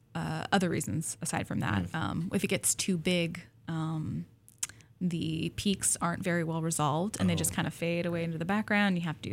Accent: Pacific Northwest, United States; I grew up in the Pacific Northwest.

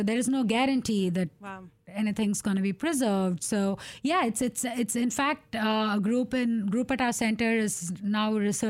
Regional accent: India; English is a second language; now in United States; I know growing up in India, it's a big taboo topic.

